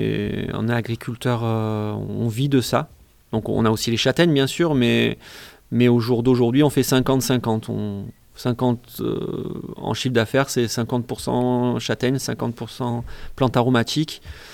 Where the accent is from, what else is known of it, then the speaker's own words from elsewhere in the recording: Aubenas, Auvergne-Rhône-Alpes, France; Et on avait une ferme à Lagorce où on est d'Aubenas.